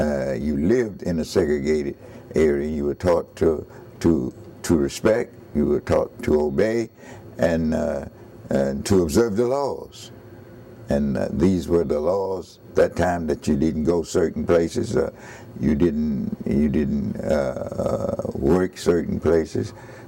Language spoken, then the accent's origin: English; Fort Greene, Florida, United States; born there; I was born in Fort Greene, Florida.